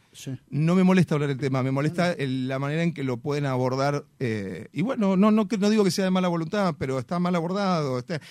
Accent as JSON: {"language": "Spanish", "country": "Argentina", "said": "Bueno, yo soy argentino, no soy uruguayo."}